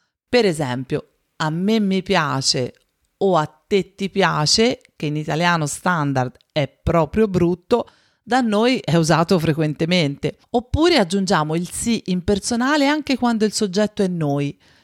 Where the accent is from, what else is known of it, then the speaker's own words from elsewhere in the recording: Tuscany, Italy; accent: Tuscan; Una caratteristica prevalentemente toscana